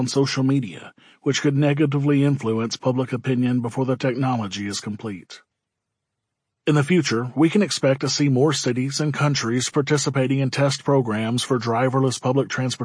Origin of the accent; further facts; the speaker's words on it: Finland; The testing of slow-speed, self-driving shuttles has already begun in Finland, my home country, as of 2016.